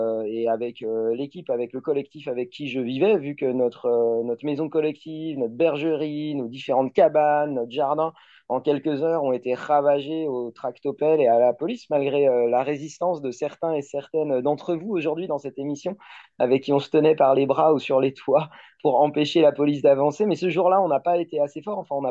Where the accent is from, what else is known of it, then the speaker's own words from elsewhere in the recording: eastern France, France; now in Loire-Atlantique, France; Moi, je suis même pas de Loire, enfin, je suis pas de Notre-Dame-des-Landes et je suis même pas de Loire-Atlantique. Je viens de l'Est de la France